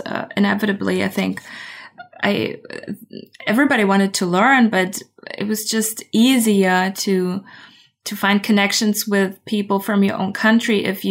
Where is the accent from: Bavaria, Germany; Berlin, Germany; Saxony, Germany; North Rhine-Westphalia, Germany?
Berlin, Germany; English is a second language; I'm from Berlin, Berlin, Germany.